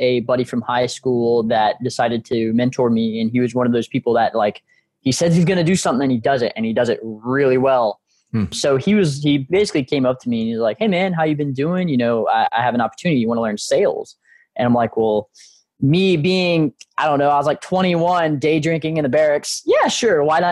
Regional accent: Galveston, Texas, United States; also born or lived in Houston; Being a military family, as I said, grandfather Marine, dad Marine, we moved around a little bit whenever I was growing up, but settled down, I think it was like 2000 in Galveston. Then we moved to Houston

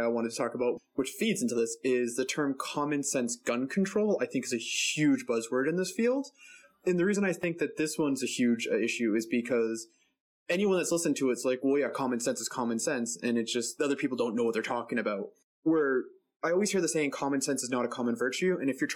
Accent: Boston, Massachusetts, United States; I'm from Boston. Like, are there hunters there?

